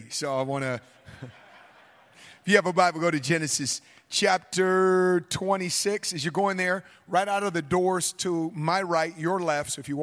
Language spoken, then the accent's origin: English; Oakland, California, United States; Growing up in West Oakland, we didn't have a refrigerator. We had an ice box, okay?